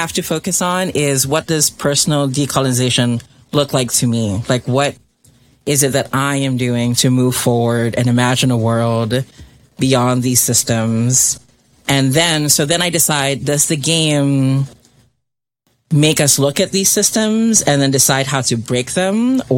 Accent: Philippines; because I'm from the Philippines

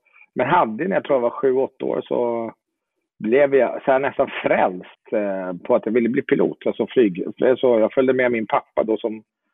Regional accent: Jordbro, Stockholm County, Sweden; jag är uppvuxen i Jordbro söder om Stockholm. Och när jag var ung, då var Jordbro ett ganska nytt område.

